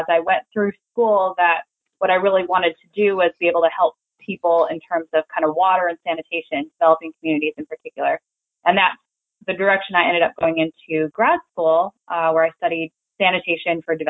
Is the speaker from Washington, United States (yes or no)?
yes; Spokane, Washington, United States; Sure. I grew up in Spokane, Washington. I am the oldest of five kids from a big Catholic family, went to Catholic grade school over there, and then moved on to Gonzaga University, not far from home.